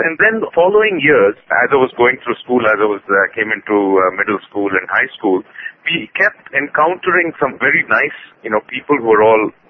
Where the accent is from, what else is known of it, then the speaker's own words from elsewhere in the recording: Hyderabad, Telangana, India; I was born and I grew up in Hyderabad, mm-hmm. studied in the Hyderabad Public School